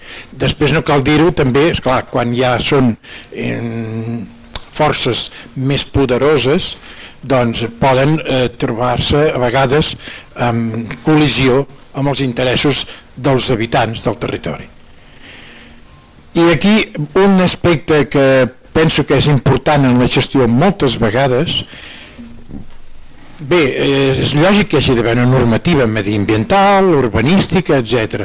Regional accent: Catalonia, Spain; soc de les Garrigues

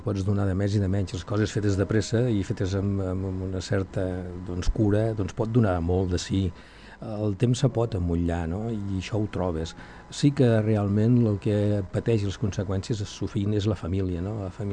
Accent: L'Espluga de Francolí, Catalonia, Spain; perquè jo m'he sentit molt vinculat en aquest lloc de l'Espluga, al meu poble natal, des d'arrels familiars, infantesa, la meva infantesa pels carrers del poble

